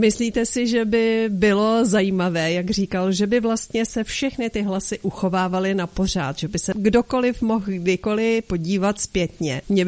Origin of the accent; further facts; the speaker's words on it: Karlovy Vary Region, Czechia; To my, ale kteří jsme ze Sokolovska, dobře víme.